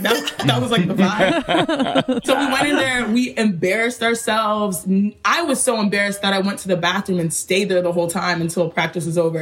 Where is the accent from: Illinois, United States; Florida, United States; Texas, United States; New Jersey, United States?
Texas, United States; Houston; So for us, obviously we're Nigerian American, born and raised in Houston, Texas, but you know, our blood is 100% Nigerian.